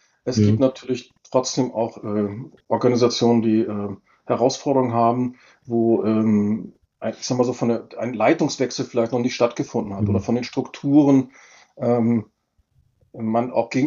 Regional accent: Northern Germany, Germany; Als Norddeutscher, wo ich eigentlich herkomme, ist man es ja gewohnt, direkt Dinge anzusprechen.

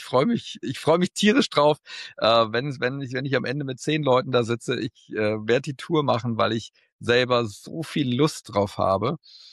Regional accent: Mönchengladbach, North Rhine-Westphalia, Germany; born there; in Mainz und in Mönchengladbach in meiner Geburtsstadt.

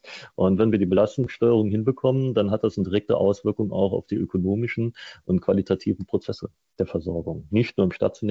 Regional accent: Rhineland-Palatinate, Germany; Ich komme ja aus Rheinland-Pfalz

